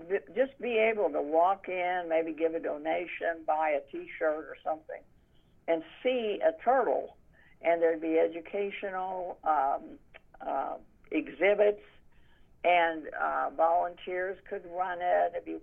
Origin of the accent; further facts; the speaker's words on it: Hillsboro, Illinois, United States; I grew up in Hillsboro, Illinois